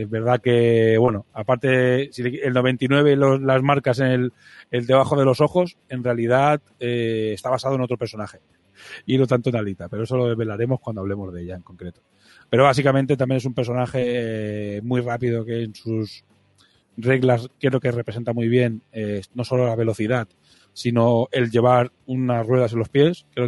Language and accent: Spanish; Balearic Islands, Spain; Nosotros somos de Mallorca